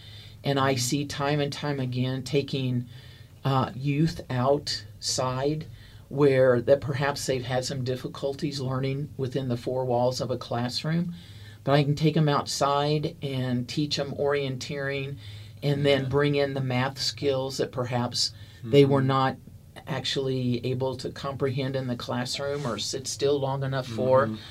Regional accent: Lexington, Missouri, United States; No, I grew up in Lexington, Missouri, which is just 45 minutes north of here.

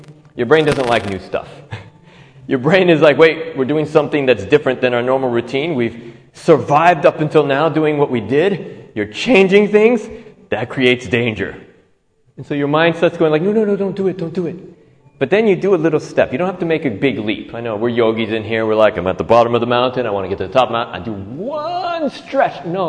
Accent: San Diego, California, United States; I'm Latin. I come from tropical areas. I grew up in San Diego, California.

